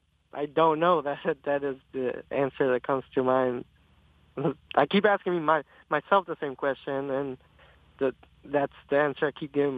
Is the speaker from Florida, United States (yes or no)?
no; Detroit, Michigan, United States; now in Redford, United States; Well, my parents brought me to Michigan, and we grew up in southwest Detroit. And later on, we moved on to Redford, and I lived in Redford since.